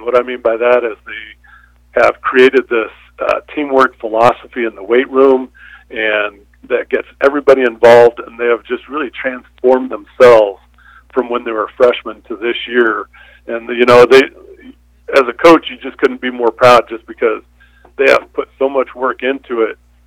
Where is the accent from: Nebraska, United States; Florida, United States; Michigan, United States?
Nebraska, United States; McCook; You know, I grew up in McCook and Trenton area, so I kind of know those parts